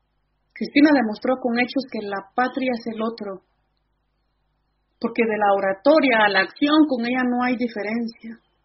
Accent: Guatemala; En mi pueblo, que queda en el oriente de Guatemala, que colinda con El Salvador, árido como él solo, en aquellos cerros yermos

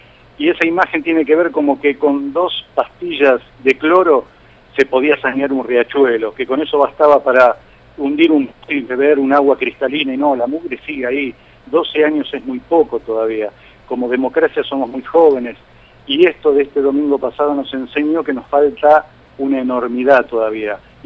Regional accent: Argentina

